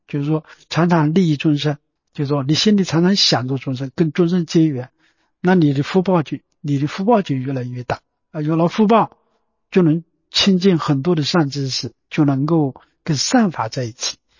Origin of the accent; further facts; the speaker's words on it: China; 就是说我们中国人都喜欢利他嘛